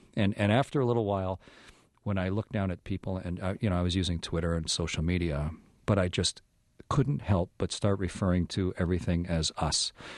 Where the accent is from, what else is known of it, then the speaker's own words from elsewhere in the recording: Great Lakes, United States; And I'm from the Great Lakes areas.